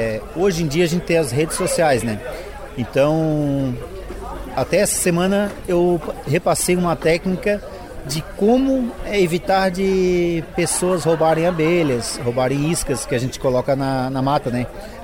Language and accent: Portuguese; São José, Santa Catarina, Brazil; Eu sou de São José, né?